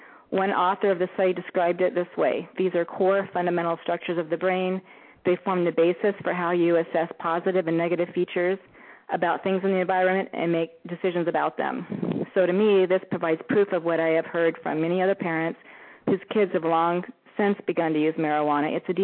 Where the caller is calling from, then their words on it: Kodiak, Alaska, United States; I'm calling from Kodiak.